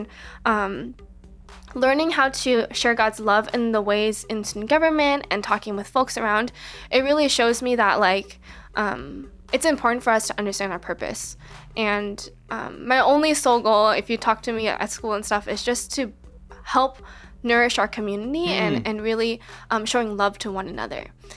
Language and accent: English; California, United States; as an Asian American woman growing up in the Bay Area, lived throughout my life